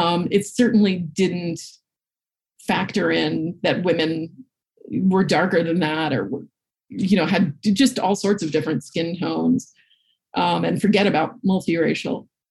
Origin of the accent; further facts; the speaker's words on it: Manhattan, New York, United States; because I had known Flory Roberts because I grew up in Manhattan and we had Bloomingdale's